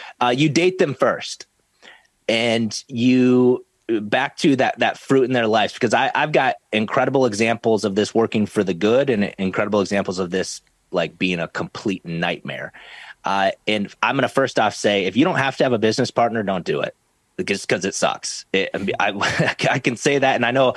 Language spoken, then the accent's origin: English; South Dakota, United States; now in Minnesota, United States; I live in Minnesota now, and this is where like Viking Central, but I grew up in South Dakota.